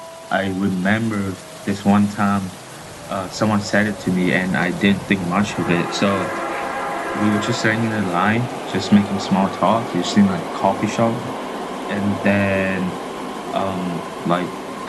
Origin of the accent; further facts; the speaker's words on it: Vietnam; now in Canada; I'm from Vietnam. I live here in Canada